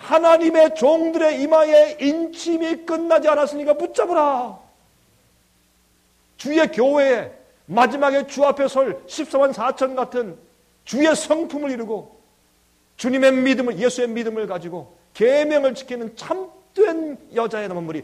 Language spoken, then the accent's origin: Korean; South Korea; now in United States; 저는 미국에서 32년 살았습니다.